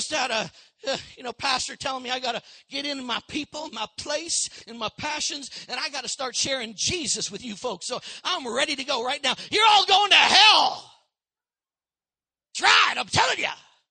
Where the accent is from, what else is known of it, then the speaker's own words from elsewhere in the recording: Canada; I said, we're from Canada. I said, I'm from Canada.